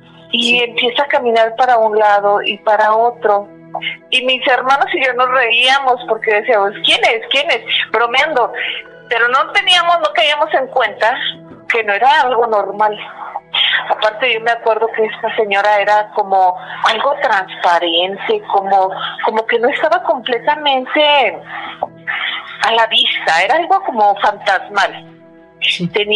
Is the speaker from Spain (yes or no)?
no; Aguascalientes, Mexico; Yo soy de acá, de Aguascalientes.